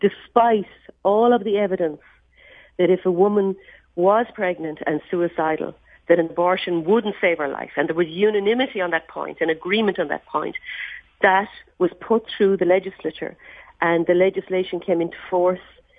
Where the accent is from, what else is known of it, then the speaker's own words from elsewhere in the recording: Galway, Connacht, Ireland; I mean, look, I'm from Galway, the west of Ireland